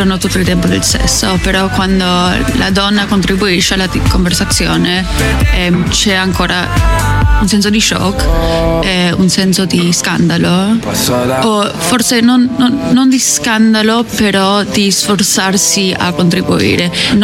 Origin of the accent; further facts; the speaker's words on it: England, United Kingdom; Italian is a second language; Io sono inglese, in Inghilterra sì, è veramente un tabù, però ho trovato che in Italia si parla più liberamente del sesso.